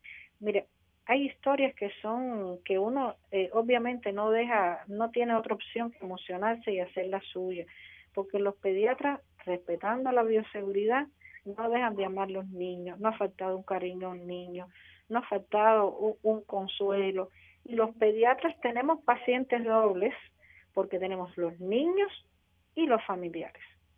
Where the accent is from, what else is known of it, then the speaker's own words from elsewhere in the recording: Cuba; Todos somos cubanos, todos vivimos en esta isla